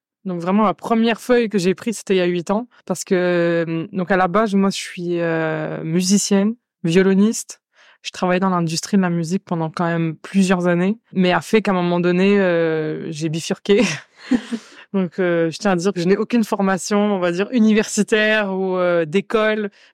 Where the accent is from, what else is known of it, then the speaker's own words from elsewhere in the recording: France; now in Montreal, Canada; Oui, je suis française.